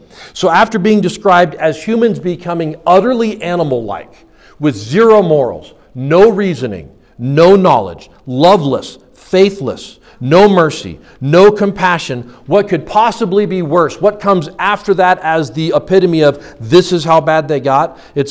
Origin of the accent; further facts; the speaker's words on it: Janesville, Wisconsin, United States; I'd be like, whoa, wait, what? I'm from Janesville. Time out.